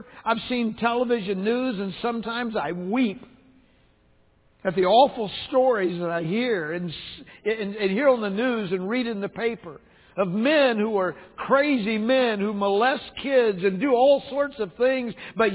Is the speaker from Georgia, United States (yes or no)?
no; Tennessee, United States; now in Ohio, United States; It didn't get any better when we came from Tennessee to Ohio.